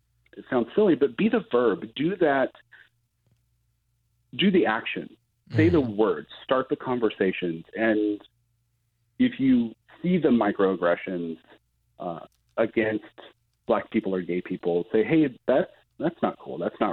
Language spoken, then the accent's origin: English; Illinois, United States; My first Pride experience was Chicago Pride, because I grew up in Central Illinois, a little tiny farming town.